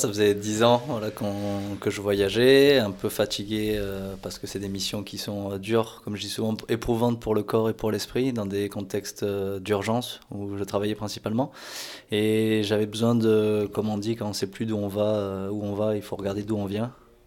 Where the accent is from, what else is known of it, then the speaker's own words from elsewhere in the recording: Lugasson, Nouvelle-Aquitaine, France; Et moi, je suis le local de l'étape. Je suis Lugassonnais.